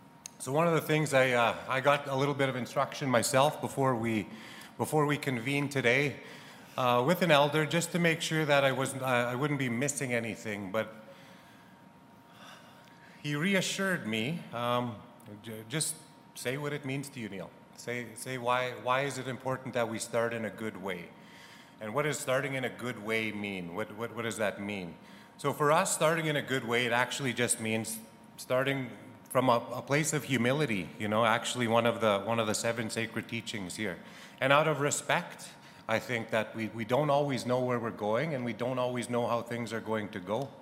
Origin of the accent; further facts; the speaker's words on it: Saskatchewan, Canada; I'm First Nation, and I'm from Fishing Lake and Yellow Quill First Nations, respectively, from both of my parents.